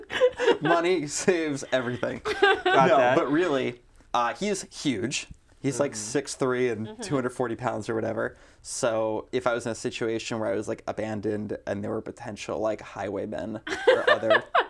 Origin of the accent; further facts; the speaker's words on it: New Jersey, United States; I think it's because I'm from New Jersey where you can't pump your own gas